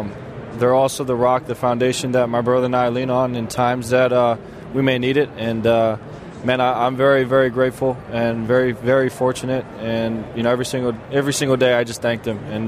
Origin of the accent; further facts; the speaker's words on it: Hawaii, United States; growing up in Hawaii, the values that my family raised my brother and I in, we never take any of this for granted.